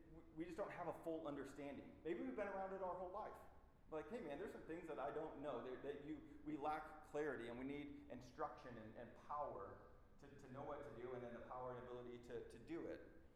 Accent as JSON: {"language": "English", "town": "St. Louis", "region": "Missouri", "country": "United States", "said": "from St. Louis. Okay, being from St. Louis affects who I am."}